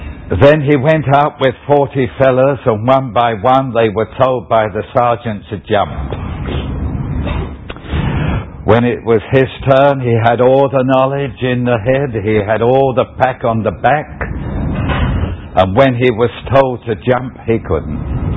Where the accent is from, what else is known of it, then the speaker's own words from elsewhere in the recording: London, United Kingdom; born there; I was born in the East End of London.